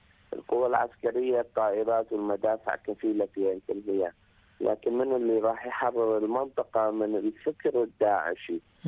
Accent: Mosul, Nineveh, Iraq; moved away; من 2003 إلى 2014 داعش كانت آخر تهجير بالنسبة للموصل، لو كانت أربع تهجيرات إحنا طلعنا من الموصل

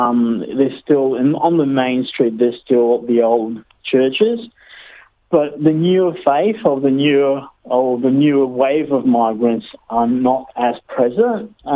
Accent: Mauritius; moved away as an adult; also born or lived in South Australia; now in Ballarat, Australia; went back to my home country, Mauritius. I actually came back again as a migrant a few years after that. Moved to South Australia and lived there for a good 10, 12 years.

